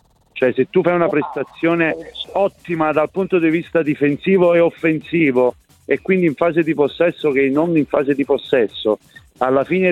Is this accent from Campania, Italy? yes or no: yes; Naples, Campania, Italy; da napoletano io mi auguro, così come tutti i napoletani